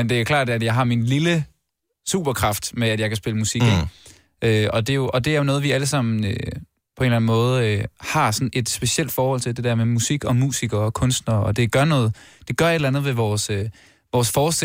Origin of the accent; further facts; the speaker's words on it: Jutland, Denmark; selvom jeg er en ydmyg jyde